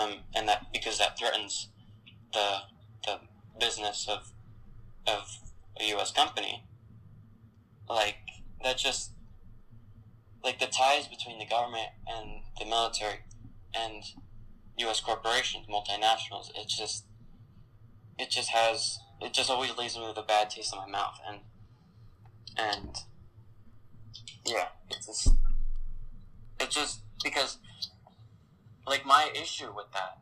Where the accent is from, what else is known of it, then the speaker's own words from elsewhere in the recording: United States; I mean, I'm an American and that's my country.